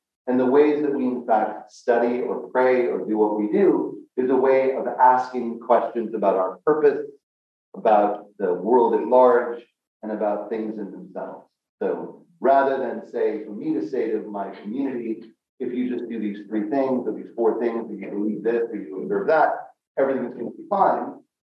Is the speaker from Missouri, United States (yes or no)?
no; Chicago, Illinois, United States; moved away as an adult; also born or lived in New Orleans, United States; I grew up in Chicago through high school and moved to New Orleans.